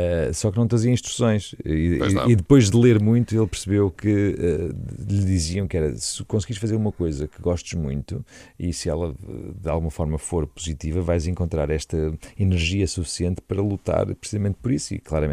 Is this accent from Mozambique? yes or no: yes; Maputo, Mozambique; born there; Estava em Lourenço Marques, exatamente, foi onde eu nasci.